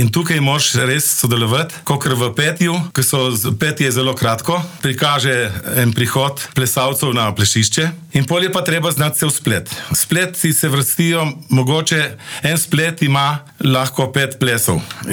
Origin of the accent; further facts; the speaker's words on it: Lokavec, Gorizia, Slovenia; now in Postojna, Slovenia; Ja, prihajam iz Lokavca pri Ajdovščini. V Postojno me je zaneslo življenje, mlado. Kot 17-letni fant sem prišel v Pivko delat